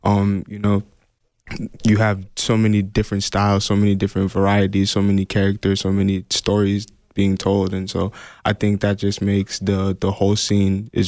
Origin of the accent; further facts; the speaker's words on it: Atlanta, Georgia, United States; moved away as an adult; now in Tucson, United States; So I grew up in Atlanta, Georgia, and I moved out to Tucson in 2016 for college, basically.